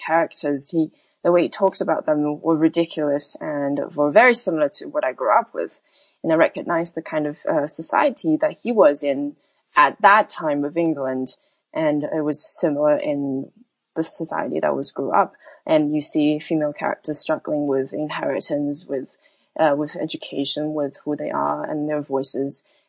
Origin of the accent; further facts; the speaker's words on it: China; I grew up in China and it was a subject that I never thought of growing up